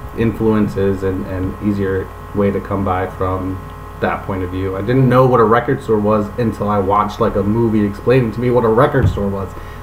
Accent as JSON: {"language": "English", "town": "Philadelphia", "region": "Pennsylvania", "country": "United States", "tie": "born or raised there", "said": "No. I was born and raised in Philly."}